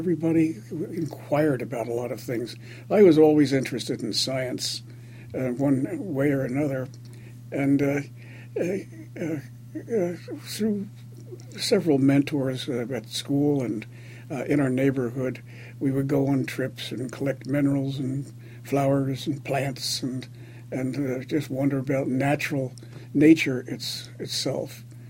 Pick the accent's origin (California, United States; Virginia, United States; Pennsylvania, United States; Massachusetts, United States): Pennsylvania, United States; Philadelphia; Well, I was born in Philadelphia, 1933, the year that I believe that Hitler became chancellor.